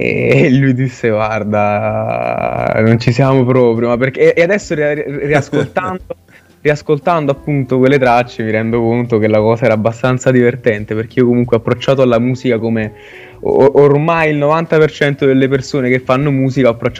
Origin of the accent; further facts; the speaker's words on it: Naples, Campania, Italy; Io sono di Fuorigrotta in realtà.